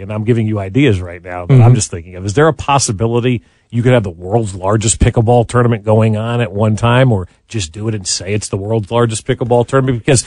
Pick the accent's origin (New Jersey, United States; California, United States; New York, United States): New Jersey, United States; You grew up in Iowa. I grew up in New Jersey.